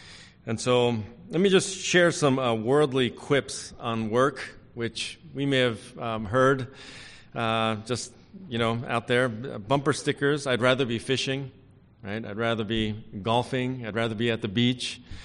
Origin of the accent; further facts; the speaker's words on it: East Coast, United States; And I thought maybe this was an East Coast thing. You know, I'm from the East Coast